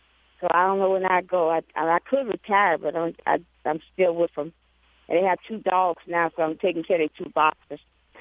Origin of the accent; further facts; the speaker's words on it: Louisiana, United States; I'm from Louisiana, And I wanted to work for somebody that was nice to me.